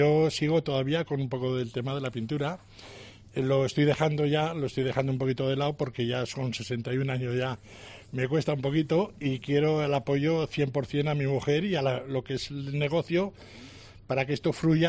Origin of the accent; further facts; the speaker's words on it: Teruel, Aragon, Spain; Yo soy de toda la vida de Teruel